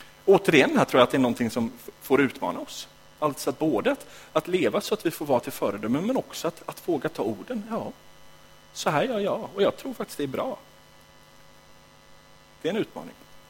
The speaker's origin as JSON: {"language": "Swedish", "country": "Sweden", "tie": "born there", "said": "för oss som föddes i Sverige och bor i Sverige är det inte så enkelt att sätta sig"}